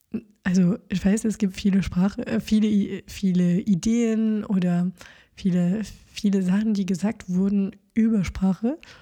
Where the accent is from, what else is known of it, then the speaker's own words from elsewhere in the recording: France; first language French; German is a second language; moved away as an adult; now in Berlin, Germany; bin ich Franzose, französischsprachige. Ich wohne in Deutschland und in Berlin seit 3 Jahren und ich arbeite auf Deutsch, deswegen habe ich die deutsche Sprache dort gelernt